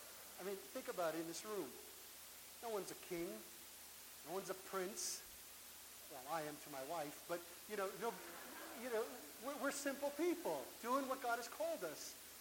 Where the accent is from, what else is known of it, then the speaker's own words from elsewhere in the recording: Canada; I am Canadian.